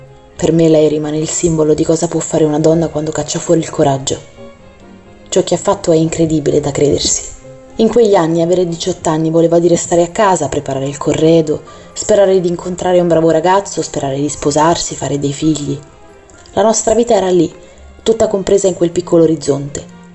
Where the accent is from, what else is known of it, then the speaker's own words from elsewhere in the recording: Asti, Piedmont, Italy; born there; Sono nata ad Asti il 30 aprile 1925. In una famiglia operaia, una famiglia molto povera ma meravigliosa.